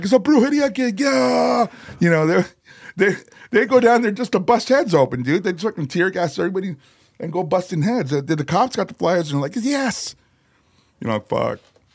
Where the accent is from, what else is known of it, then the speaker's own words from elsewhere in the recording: Chicago, Illinois, United States; born there; I was born in Chicago.